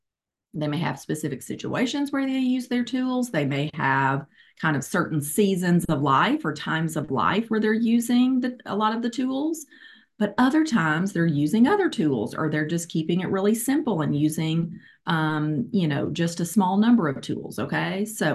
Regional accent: Little Rock, Arkansas, United States; I am from Little Rock, Arkansas as well.

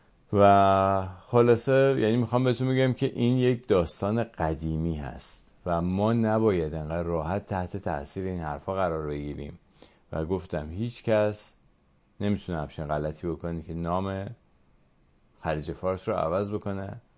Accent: Iran; به عنوان یه ایرانی که بالاخره یه وقتی یه 7-8-10 سالی از وقت و زندگی عمرم گذاشتم توی این کار

